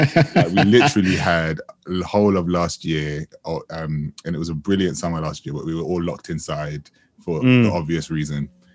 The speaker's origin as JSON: {"language": "English", "country": "Jamaica", "said": "And we bonded over being Jamaican."}